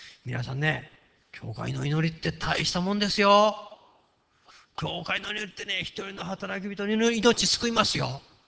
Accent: Kyushu, Japan; なんか九州、よう会ってたんです、私、九州人。

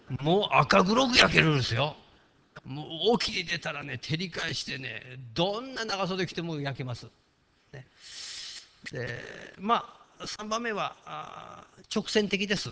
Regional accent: Mie, Japan; 私は漁師町の出身なんですよ。三重県の漁師町でね、ちょっと出ればすぐ漁師の親父たちに会うんです。友達も漁師の息子たちがいっぱいいるんですね。

